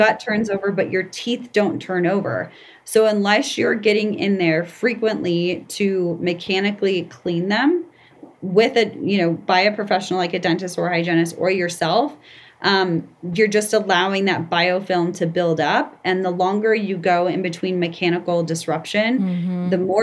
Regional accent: Colorado, United States; I'm from Colorado, so we say, you know, crunchy organics.

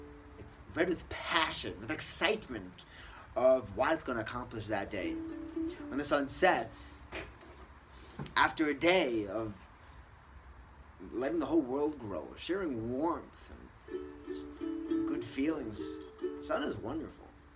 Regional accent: United States; Growing up in America, I never saw anything like this in my life. But coming here, I saw this Ben Astarim.

